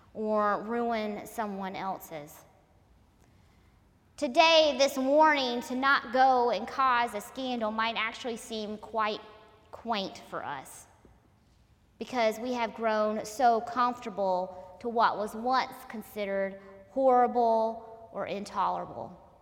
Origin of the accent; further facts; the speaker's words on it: the South, United States; And depending upon where you grew up, I grew up in the South, you might have been warned not to cause a scandal.